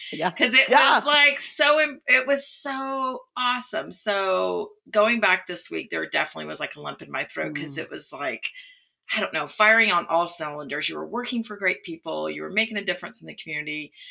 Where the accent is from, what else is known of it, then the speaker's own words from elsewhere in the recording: Atlanta, Georgia, United States; And even though growing up in Atlanta, it's such a huge brand, it did not dawn on me to apply there.